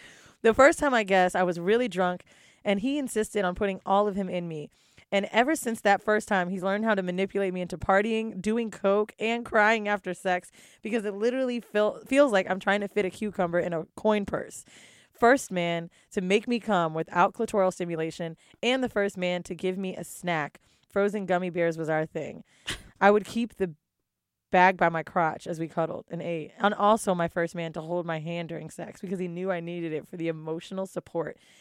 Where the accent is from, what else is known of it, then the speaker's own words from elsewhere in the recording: Pakistan; I'm Pakistani.